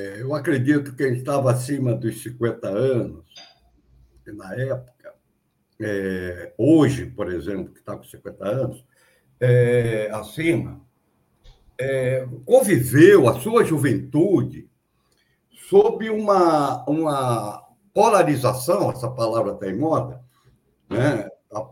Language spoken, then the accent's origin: Portuguese; Porto Alegre, Rio Grande do Sul, Brazil; moved away as an adult; now in Rio de Janeiro, Brazil; Eu estava em Porto Alegre nessa época. Né? Morava em Porto Alegre, minha infância e adolescência melhor foi em Porto Alegre. Eu saí de Porto Alegre para o Rio de Janeiro já adulto